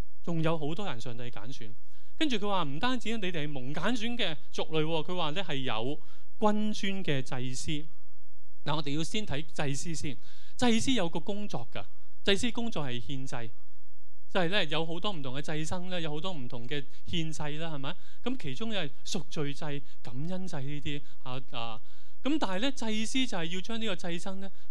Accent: China; 我们中国人的角度，圣洁呢就好像呢完美无瑕

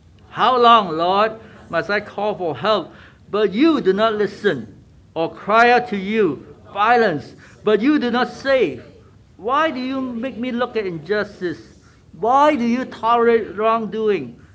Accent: Malaysia; I'm from Malaysia originally, okay?

